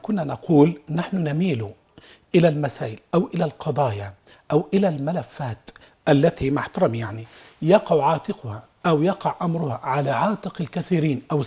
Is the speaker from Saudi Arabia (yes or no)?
no; Egypt; أنت مصري وأنا مصري، أنت مسلم وأنا مسلم،